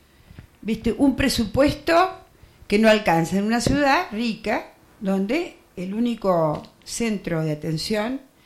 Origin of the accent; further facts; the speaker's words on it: Balcarce, Buenos Aires Province, Argentina; Yo empecé percibiéndolo en mi pueblo, ¿no? Que es una ciudad Balcarce de 40.000 habitantes.